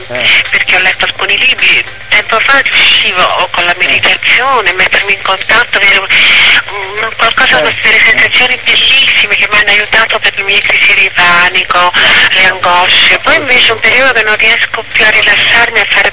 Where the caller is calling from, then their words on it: Naples, Campania, Italy; Ciao, sono da Napoli